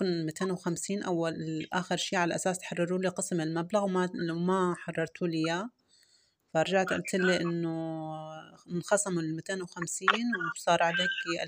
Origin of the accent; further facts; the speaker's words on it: Egypt; طيب أستاذ أنا مصرية عنكم